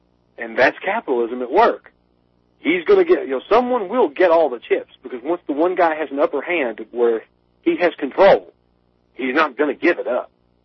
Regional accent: Corbin, Kentucky, United States; I grew up in Corbin, Kentucky, and, you know, the only claim to fame was Harlan Sanders.

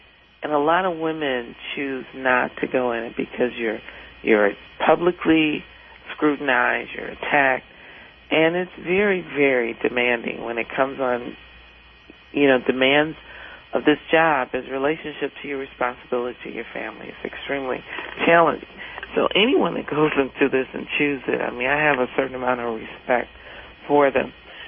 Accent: Detroit, Michigan, United States; now in Oakland County, United States; I was born and raised in Detroit, proud graduate of Pershing High School, bought my first home in Detroit, married my childhood sweetheart 40 years this month. And then I moved my family to Oakland County, and I've been here about 28 years.

